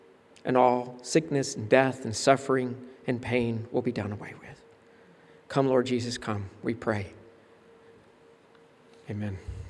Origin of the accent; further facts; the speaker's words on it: Florida, United States; did I ever tell you I was from Florida? And I'm still getting used to this.